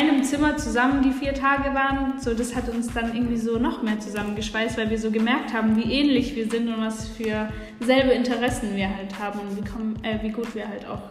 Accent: Stuttgart, Baden-Württemberg, Germany; meine Mutter wohnt hier bei mir in Stuttgart. Also ich komme auch aus Stuttgart gebürtig, habe schon immer hier gewohnt, direkt in Stuttgart-Mitte.

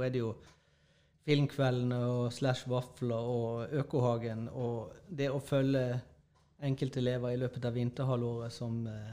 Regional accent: Bergen, Vestland, Norway; Jo, jeg vet, for når jeg vokste opp I Bergen, så dyrket faktisk min bestemor grønnkål

